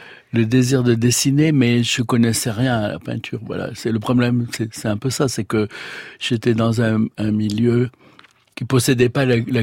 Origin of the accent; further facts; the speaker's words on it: Nice, Provence-Alpes-Côte d'Azur, France; Je suis de Nice, d'un quartier de Nice, mais ma famille originelle d'un village de l'arrière-pays de Nice, Sospel